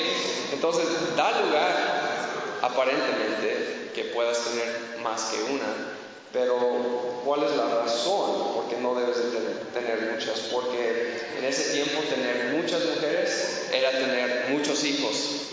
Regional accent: Dallas, Texas, United States; now in Pátzcuaro, Mexico; yo soy de Dallas, Texas, ¿ok? Pero vivo en Pátzcuaro, entonces soy pátzcuarense

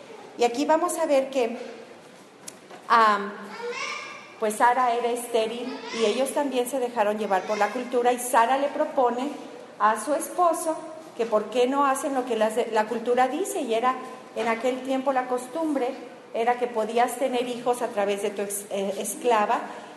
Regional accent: Celaya, Guanajuato, Mexico; Sus papás estaban en la ciudad donde yo crecí, en Celaya, Guanajuato.

